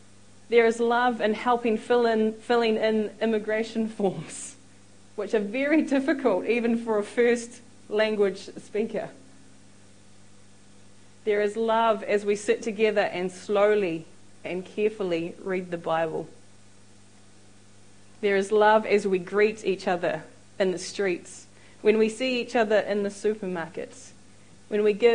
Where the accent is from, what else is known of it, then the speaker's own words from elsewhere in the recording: New Zealand; As a real Kiwi, people want to know me. They want to talk with me. They want to hear my accent.